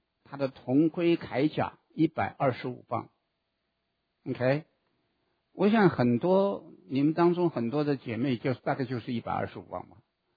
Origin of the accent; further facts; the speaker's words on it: China; 我觉得很有意思，跟我们中国人一样，他带来送给他的啊哥哥，也送给他的老板。